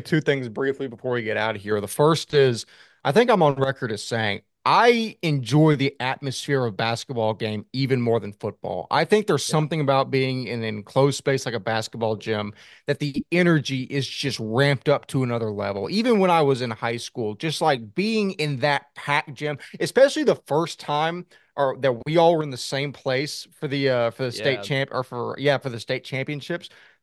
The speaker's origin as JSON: {"language": "English", "town": "Tyler", "region": "Texas", "country": "United States", "said": "what I know because I'm from Tyler"}